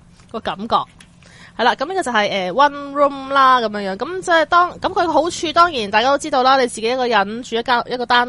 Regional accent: Hong Kong; 咁對於我哋香港人嚟講，呢個唔係幾習慣嘅一個嘅

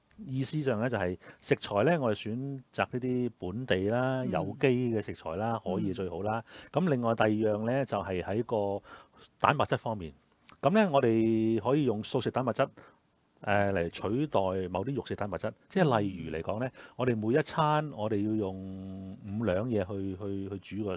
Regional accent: China; 我哋中國人好中意誒淋個豉油汁上面啊

